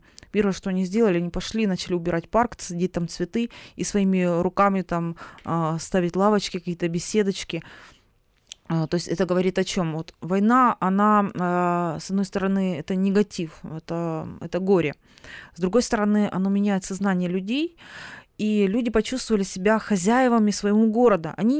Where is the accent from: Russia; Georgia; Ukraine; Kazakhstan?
Ukraine; Sloviansk, Donetsk Oblast; Я сама родилась в Славянске, долгое время жила, строила свою трудовую карьеру. У меня там живут родители